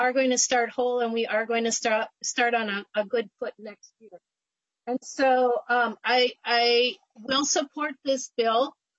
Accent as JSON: {"language": "English", "town": "Sartell", "region": "Minnesota", "country": "United States", "tie": "born or raised there", "said": "I grew up in Sartell."}